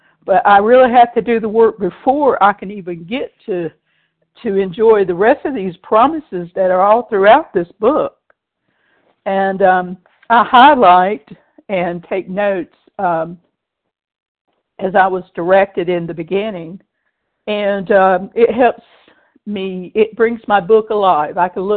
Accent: Florida, United States; I am from Florida

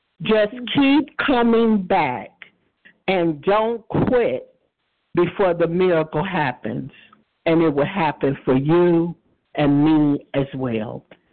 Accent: Michigan, United States; from Michigan, a grateful, compulsive overeater.

